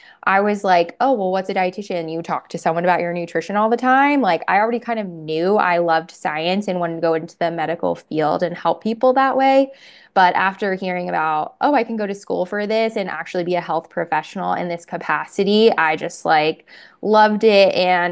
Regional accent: Pennsylvania, United States; I'm from Pennsylvania, so if people don't know what field hockey is, it's an East Coast thing.

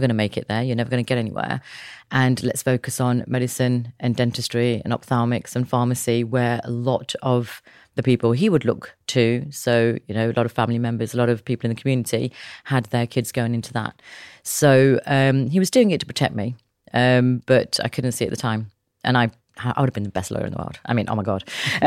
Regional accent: Leicester, East Midlands, United Kingdom; I was from Beaumont Leeds in Leicester. And it was a complete different world.

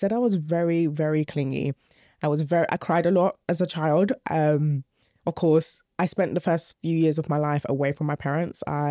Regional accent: London, United Kingdom; growing up in South London. I was dark skinned.

